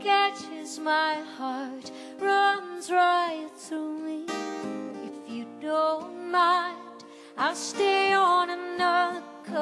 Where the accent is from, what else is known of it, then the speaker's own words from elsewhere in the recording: North Carolina, United States; I'm from North Carolina, and North Carolina was a very, very particular place in time when I was growing up.